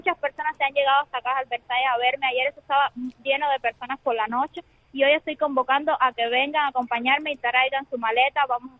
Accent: Cuba; Mi residencia cubana está activa, si soy ciudadana y además soy residente cubana.

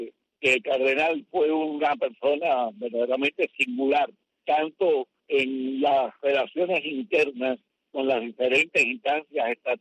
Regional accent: Cuba; a nosotros como cubanos

